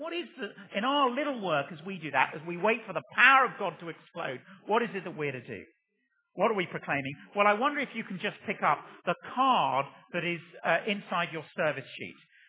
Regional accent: England, United Kingdom; but I'm English, so I said nothing.

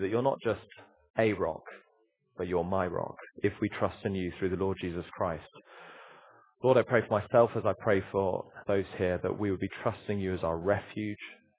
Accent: United Kingdom; I mean, we're British after all, with a smile and a nod.

